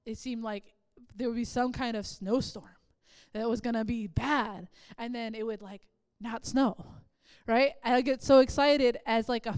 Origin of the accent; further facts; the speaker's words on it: East Coast, United States; Or like, I grew up on the East Coast, so the weathermen would freak the people out.